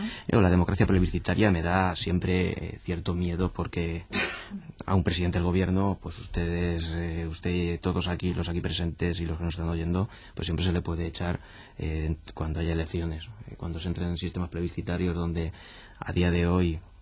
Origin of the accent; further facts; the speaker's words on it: Castilla-La Mancha, Spain; now in Madrid, Spain; como castellano manchego, radicado en Madrid, mesetario al fin y al cabo